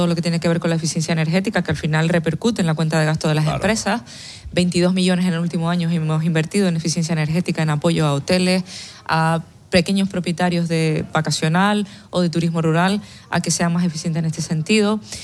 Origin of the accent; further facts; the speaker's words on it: Canary Islands, Spain; y lo digo con orgullo porque soy majorera